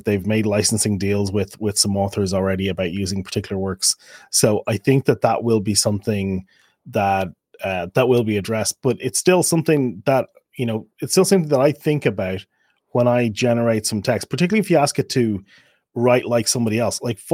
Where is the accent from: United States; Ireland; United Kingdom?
Ireland; which as somebody Irish, it's unfortunate because I can never ask for anything with Irish because it goes into the top of the morning and bigara kind of stuff, which is, abhorrent to most of us from Ireland.